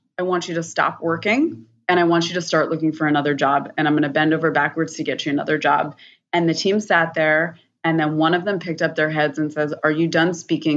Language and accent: English; Boston, Massachusetts, United States; which was a Red Sox hat. I grew up in Boston.